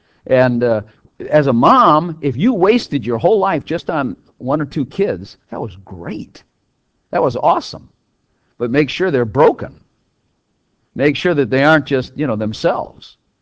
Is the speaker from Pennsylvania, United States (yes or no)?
no; Texas, United States; I do not just think of America or just Texas or just my hometown here.